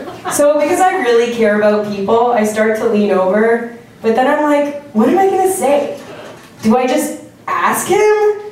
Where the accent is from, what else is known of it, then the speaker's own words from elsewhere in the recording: Sudbury, Ontario, Canada; So I grew up in Sudbury in the 90s